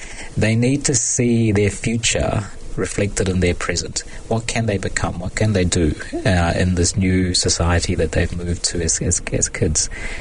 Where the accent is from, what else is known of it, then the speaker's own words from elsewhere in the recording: New Zealand; also born or lived in Kerala, India; after many years of living, growing up in New Zealand. I'm more of a New Zealander in terms of my outlook and my knowledge and my skills, how I talk and behave, than I am a Malayali.